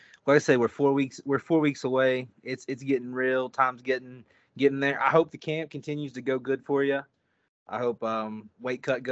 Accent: Tazewell, United States; I'm from Tazewell, about 45 minutes away from Wiffle, so I know where the good food places are.

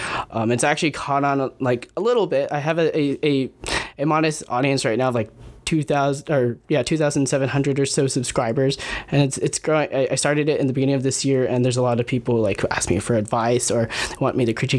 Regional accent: Philippines; other than being Filipino, like that's where I came from and some of my values

